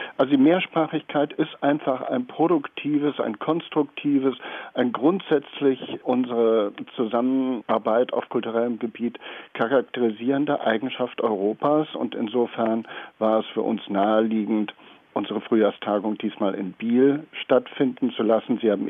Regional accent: Berlin, Germany; als Berliner

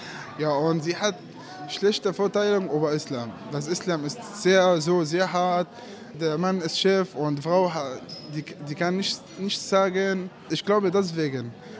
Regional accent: Syria; German is a second language; Ich bin aus Syrien. Wenn sie fragt über Religion, ich sage auch, dass ich bin Muslim

